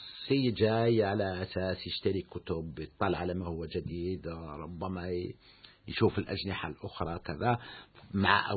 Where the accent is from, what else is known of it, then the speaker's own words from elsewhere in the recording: Algeria; أنا كمواطن جزائري